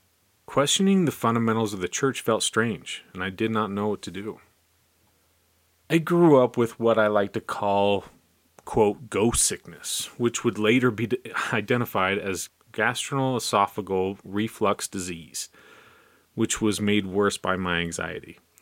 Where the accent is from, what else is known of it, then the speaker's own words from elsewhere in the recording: Utah, United States; I was raised in Utah, and a large part of the Utah culture is the Mormon population. My family and my youth considered themselves to be a part of the Latter-day Saints.